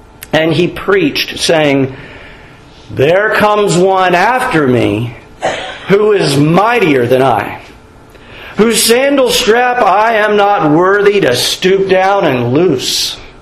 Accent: Gainesville, Georgia, United States; I said I'm from Gainesville, Georgia. That's where I was born.

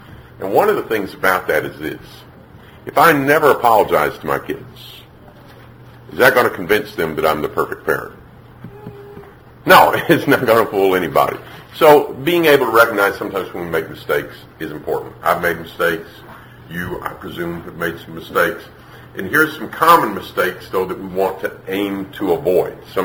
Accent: Gettysburg, Pennsylvania, United States; I'm from Gettysburg, Pennsylvania.

